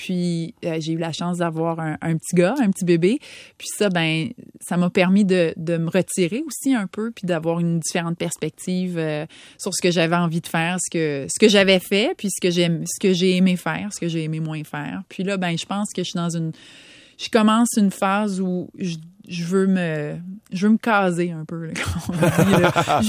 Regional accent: Quebec, Canada; moi, je viens de l'Outaouais. Mont-Sainte-Marie, c'était mon centre de ski, puis c'est pas gros.

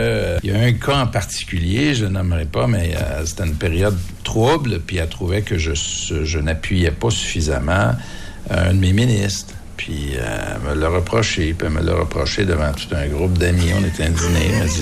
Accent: Quebec, Canada; accent: Québécois; Alors, mon accent, je le sais par expérience, là, ils se regardent tous, puis bon, on a notre accent québécois. Alors, je leur ai dit, d'emblée, j'ai dit, d'abord, je veux vous dire une chose. Nous, les Québécois

